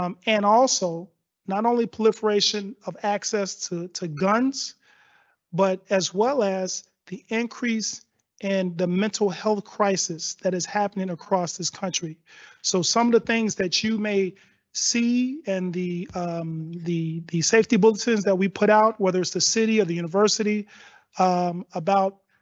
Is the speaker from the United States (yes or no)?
yes; Chicago, Illinois, United States; moved away as an adult; I came here in 88. I'm from Chicago.